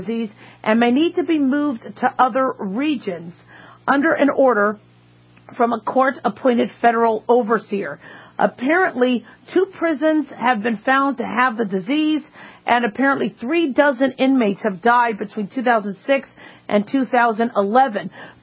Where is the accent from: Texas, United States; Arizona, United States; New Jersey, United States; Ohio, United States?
Arizona, United States; Phoenix; also born or lived in Los Angeles, United States; Well, when I was growing up in Phoenix, I was born in L.A., then we moved to Phoenix when I was younger.